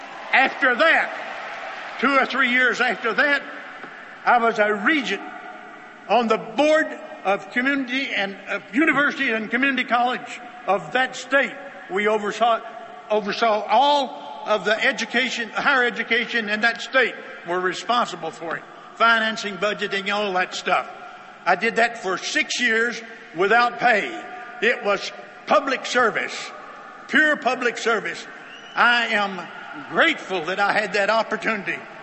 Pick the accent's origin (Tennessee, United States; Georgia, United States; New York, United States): Tennessee, United States; When I came in, I'm a hillbilly from East Tennessee.